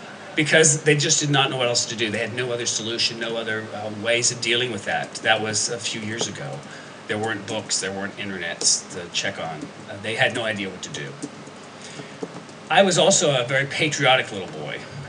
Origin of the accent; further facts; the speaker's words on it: Ohio, United States; born there; moved away; also born or lived in Texas; I was born, actually, in a small town in mid-eastern Ohio. I'm not Texan by birth. I got there as soon as I could.